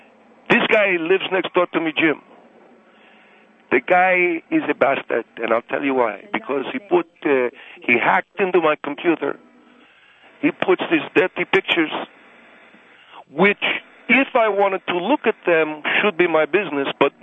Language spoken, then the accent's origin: English; Egypt; now in United States; I come from Egypt. I don't come from it. I come from Egypt.